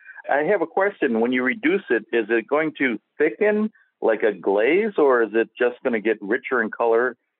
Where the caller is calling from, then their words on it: Carol Stream, Illinois, United States; Carroll Stream, Illinois.